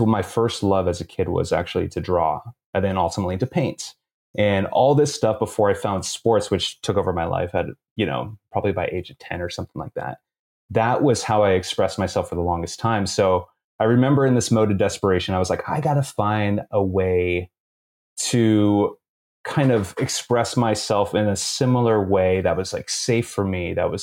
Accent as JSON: {"language": "English", "town": "Half Moon Bay", "region": "California", "country": "United States", "tie": "born or raised there", "said": "I'm from the Bay Area, grew up in a small town here called Half Moon Bay."}